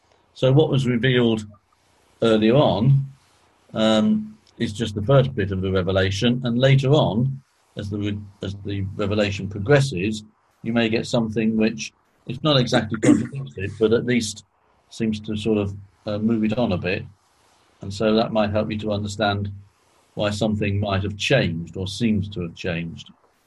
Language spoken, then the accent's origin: English; England, United Kingdom; In the same sort of way as I'm both English and British.